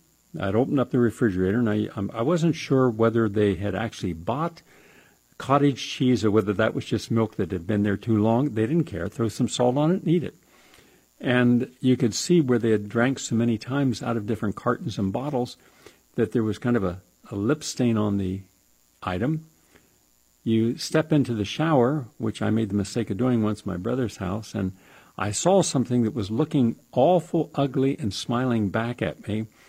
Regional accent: West Virginia, United States; one day I'm going to write a book about my life growing up in West Virginia.

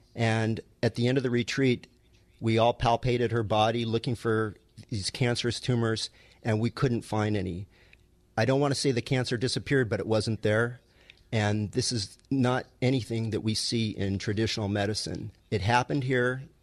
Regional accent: Beverly Hills, California, United States; Hi, I'm a physician from Beverly Hills, California

